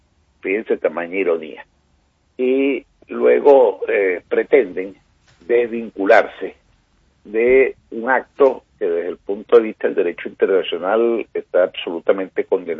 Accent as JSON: {"language": "Spanish", "country": "Venezuela", "said": "Luego, lamentablemente, en mi país opera algo que se llama el cartel de los soles."}